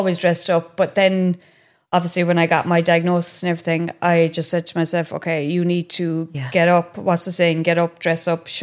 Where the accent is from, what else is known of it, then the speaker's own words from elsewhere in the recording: Castle Island, Munster, Ireland; Had a brilliant childhood. Loved growing up in Castle Island. Just pure innocence.